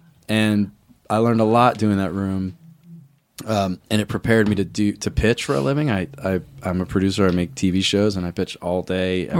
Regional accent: Philadelphia, Pennsylvania, United States; So I try to go in and like, so I'm a twin from Philadelphia.

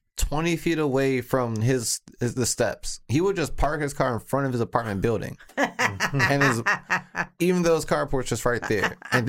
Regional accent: Washington, District of Columbia, United States; Growing up in Washington, D.C.

